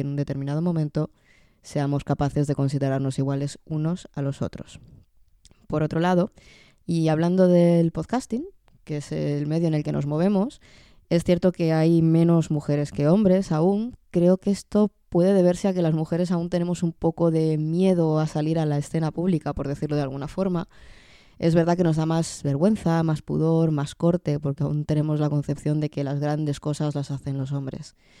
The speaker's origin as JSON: {"language": "Spanish", "country": "Spain", "said": "contaros un poco cuál es la situación de la mujer trabajadora en mi país, España"}